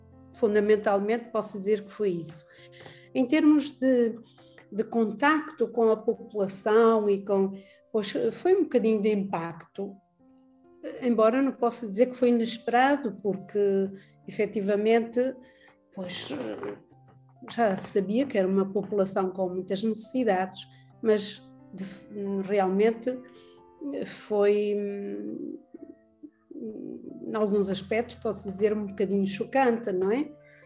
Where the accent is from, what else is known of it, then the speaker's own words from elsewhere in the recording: Portugal; e eu mesma, que sou portuguesa.